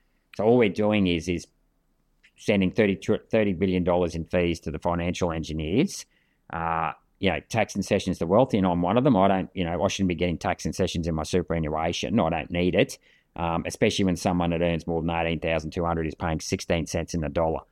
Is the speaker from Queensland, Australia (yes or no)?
yes; Chinchilla, Queensland, Australia; I grew up in Chinchilla. I did fruit picking.